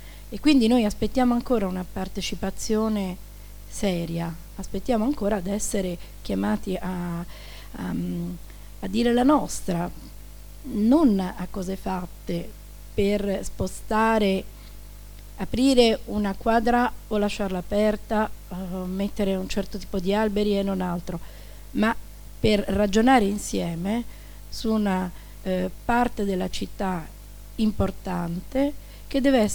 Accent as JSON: {"language": "Italian", "town": "Rome", "region": "Lazio", "country": "Italy", "tie": "born or raised there", "said": "visto che io sono nata cresciuta a Cinecittà e ricordo benissimo come questo sviluppo urbanistico è andato avanti negli anni"}